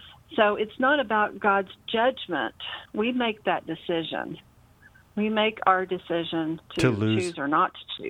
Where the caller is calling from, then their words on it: Tulsa, Oklahoma, United States; No. No. I'm in Tulsa.